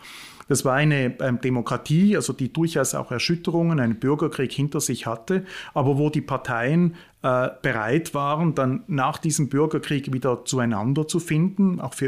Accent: Switzerland; Also ist so, ich komme ja aus der Schweiz und meine erste Fremdsprache war Französisch.

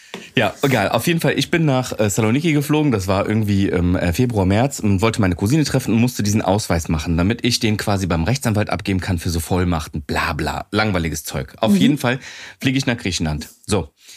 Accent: Cologne, North Rhine-Westphalia, Germany; born there; Und dann, wo ich geboren bin, in Colonia Germanias.

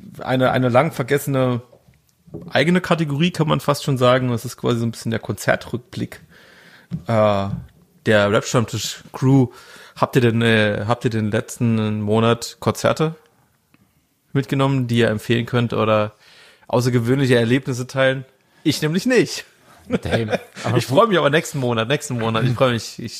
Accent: Cologne, North Rhine-Westphalia, Germany; Wir sind Kölner

